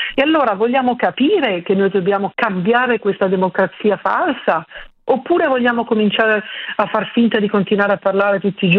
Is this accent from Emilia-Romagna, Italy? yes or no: no; Cernusco sul Naviglio, Lombardy, Italy; Il mio paese natio è Cernusco sul Naviglio